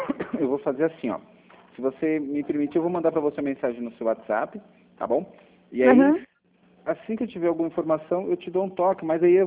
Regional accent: Brazil; Que eu sou brasileiro, não desisto nunca, mas nunca mesmo.

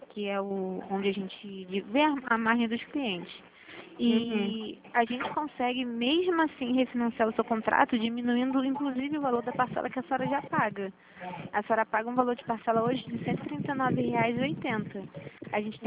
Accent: Santa Cruz, Brazil; Ela é de Santa Cruz? Porque eu sou de Santa Cruz, de repente.

